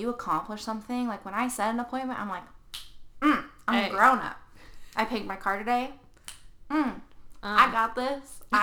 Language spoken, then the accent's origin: English; Wyoming, United States; Like, I don't have to be like, well, I was from Wyoming and I'm tough and I'm a cowgirl.